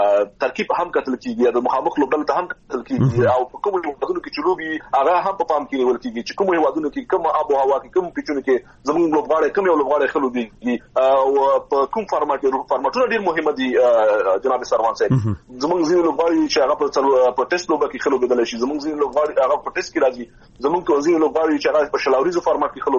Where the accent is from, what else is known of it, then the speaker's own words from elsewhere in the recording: Afghanistan; د یو افغان په توګه دا خواهش ترې کوم ډېر دقیق اوسي او ډېر متوجه اوسي.